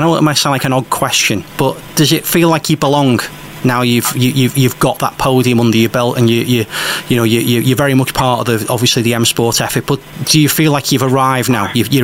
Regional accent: United Kingdom; as a Brit

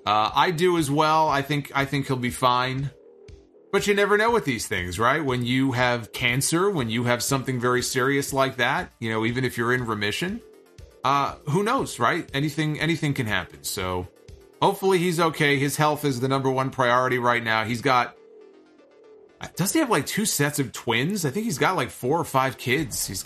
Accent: Seattle, Washington, United States; I am from the Seattle area, hoping to attend an AEW show this year.

